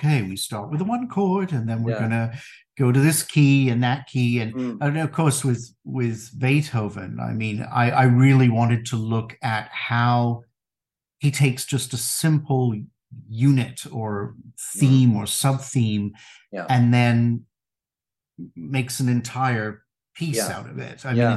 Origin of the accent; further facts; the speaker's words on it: London, United Kingdom; I actually grew up in England. My accent has faded a lot. I grew up in London.